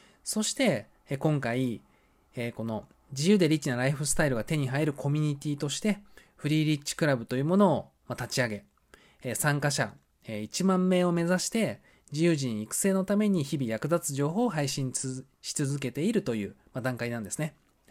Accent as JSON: {"language": "Japanese", "region": "Oita", "country": "Japan", "tie": "born or raised there", "said": "僕の地元が、まあ、九州の大分県なんですけども、そこをまあ卒業して"}